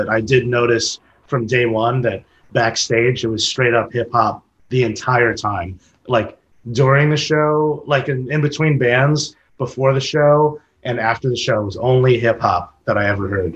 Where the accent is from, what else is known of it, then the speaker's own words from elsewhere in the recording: New York, United States; It's one cool perk about being a New Yorker.